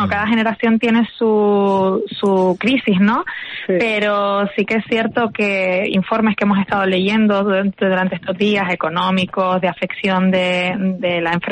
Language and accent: Spanish; Canary Islands, Spain; somos de sangre latina, que somos muy afectuosos, y más en Canarias, que siempre dábamos besos